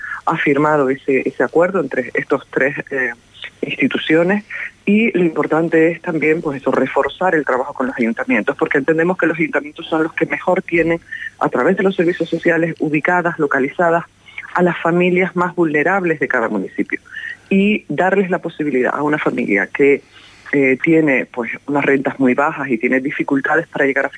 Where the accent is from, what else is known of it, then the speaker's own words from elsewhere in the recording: La Gomera, Canary Islands, Spain; yo soy de La Gomera